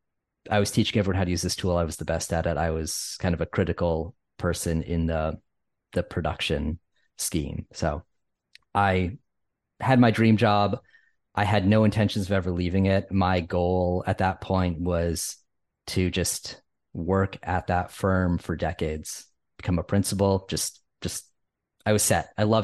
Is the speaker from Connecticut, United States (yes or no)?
yes; Connecticut, United States; accent: Northeast; It's my like Connecticut upbringing and my weird Northeast accent.